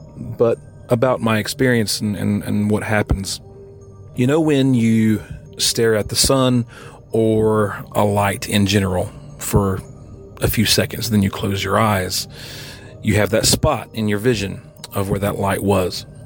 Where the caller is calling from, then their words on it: North Carolina, United States; Hi, Derek. … I'm calling from North Carolina.